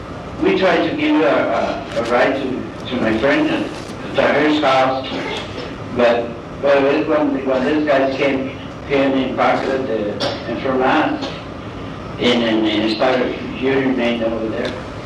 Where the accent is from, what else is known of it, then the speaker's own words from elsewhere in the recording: San Luis Potosí, Mexico; moved away as an adult; now in United States; From San Luis Potosí.